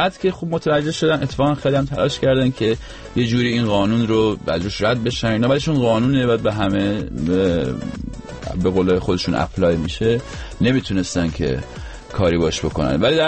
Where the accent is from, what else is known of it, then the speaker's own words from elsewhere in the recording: Rasht, Gilan, Iran; من رشتیم، ادا رشتیار ملت در بیارن شاکی میشم.